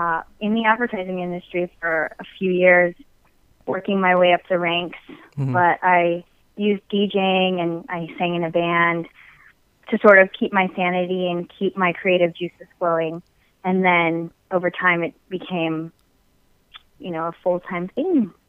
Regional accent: Los Angeles, California, United States; I'm Filipino and I grew up in LA in the 90s.

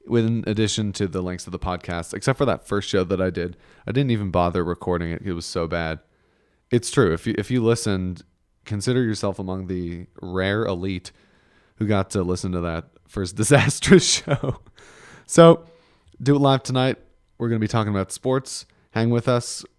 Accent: Palm Springs, California, United States; I'm from Southern California, Palm Springs area specifically, I had never heard

